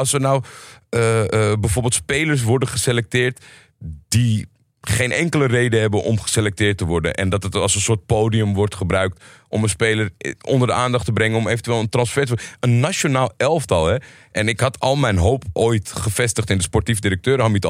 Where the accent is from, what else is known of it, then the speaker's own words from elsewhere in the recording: Turkey; Als Turk kan je niet kiezen bij elk teleurstellend resultaat dat je niet kijkt.